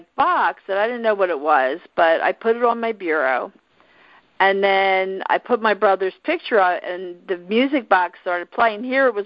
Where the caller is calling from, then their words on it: Long Beach Island, New Jersey, United States; I live, I don't know if you know it, it's in on the water, Long Beach Island, New Jersey.